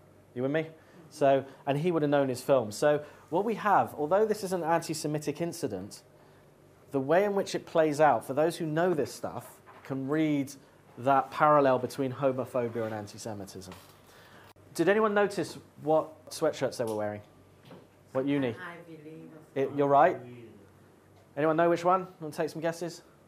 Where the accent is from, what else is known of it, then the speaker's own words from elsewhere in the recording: Bronx, New York, United States; All right, I'm from the Bronx.